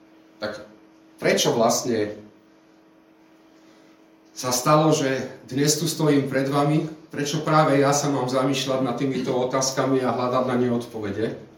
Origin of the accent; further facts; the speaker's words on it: Čepčín, Žilina Region, Slovakia; Ja som vyrastal v malom Čepčine a tam nie je kostol.